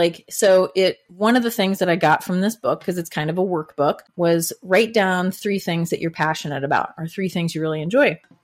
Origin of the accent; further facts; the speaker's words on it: Columbus, Ohio, United States; now in Missoula, United States; born and raised in Columbus, Ohio. Now I live in Missoula, Montana.